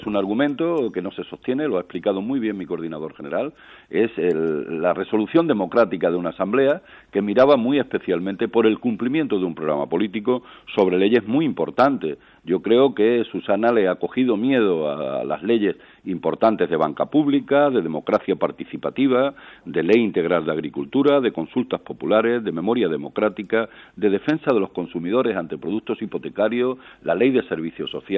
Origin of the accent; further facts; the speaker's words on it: Andalusia, Spain; soy ciudadano de Andalucía.